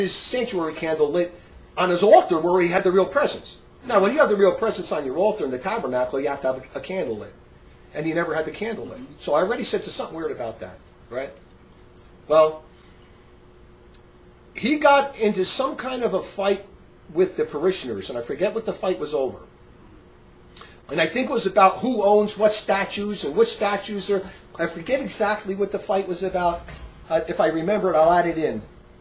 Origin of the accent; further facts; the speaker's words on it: Newark, New Jersey, United States; I see this 1,000 times when I grew up in Newark, New Jersey.